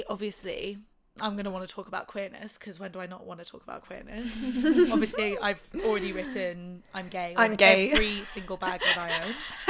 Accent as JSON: {"language": "English", "region": "Michigan", "country": "United States", "said": "I'm from Michigan."}